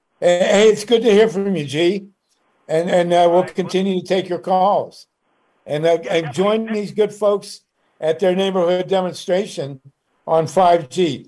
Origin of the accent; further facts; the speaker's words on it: Ohio, United States; now in Los Angeles, United States; I grew up in Ohio, so let's just say it's chilly.